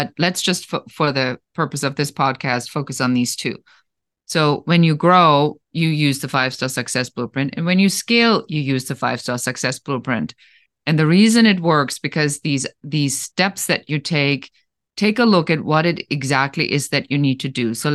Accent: Germany; moved away as an adult; now in Los Angeles, United States; I am originally from Germany, and I live in Los Angeles, so I'm an immigrant

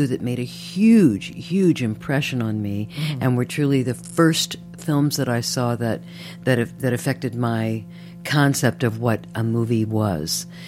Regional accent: Columbus, Ohio, United States; I literally can't remember the first film I saw because I grew up in Columbus, Ohio.

